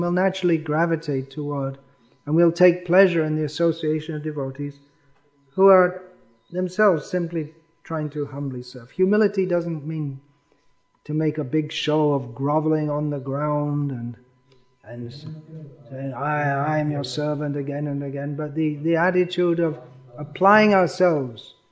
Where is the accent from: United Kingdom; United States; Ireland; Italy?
United Kingdom; England; Growing up in England, where people say the part of England I'm from